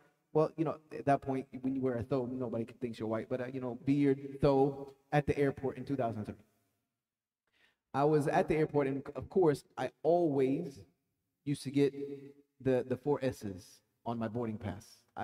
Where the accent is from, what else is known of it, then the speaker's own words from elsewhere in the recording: the South, United States; I was born and raised in the South just like you.